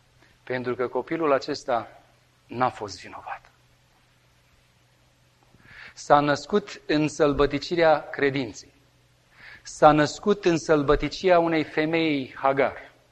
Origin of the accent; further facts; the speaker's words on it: Romania; Romanian is a second language; mă vede că vorbesc cu accent cu Dana, așa românește cum vorbeam, eu știu, englezește cu ei acolo cu accentul meu, se întoarce la mine și zice, ești iranian? Și eu zic, romanian.